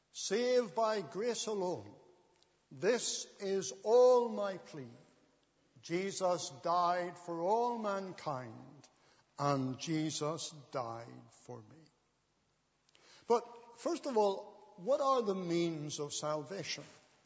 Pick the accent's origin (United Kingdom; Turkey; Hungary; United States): United Kingdom; Cumbernauld, Scotland; I was born in Cumber and brought up in a good home. Not a Christian home, but a good home. Our church, our family church, was Presbyterian.